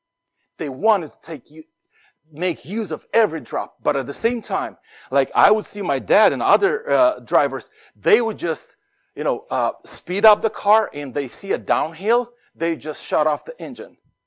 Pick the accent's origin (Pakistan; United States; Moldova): Moldova; English is a second language; I grew up in the Republic of Moldova, former Soviet Union country, poor country.